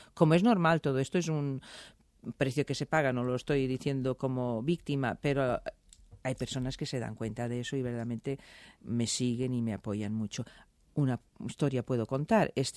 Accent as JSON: {"language": "Spanish", "country": "Portugal", "tie": "born or raised there", "moved": "as an adult", "said": "yo nací en Portugal y viví en Portugal hasta casi los 20 años, o sea, era mi música."}